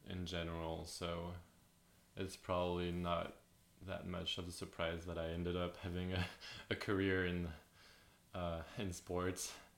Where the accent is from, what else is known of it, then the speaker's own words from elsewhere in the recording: Clermont-Ferrand, Auvergne-Rhône-Alpes, France; and then I grew up in Clermont-Ferrand, and my parents lived in the countryside, like 30 minutes away from that small town.